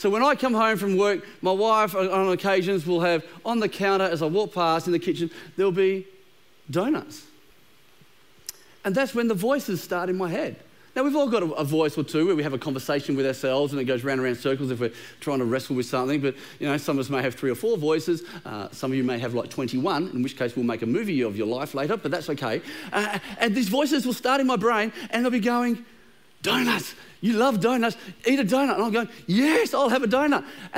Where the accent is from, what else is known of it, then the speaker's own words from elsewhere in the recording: Kelmscott, Western Australia, Australia; I grew up in Armidale in Kelmscott, and when I moved out of home for the first time, I rented a place just over here in Cannington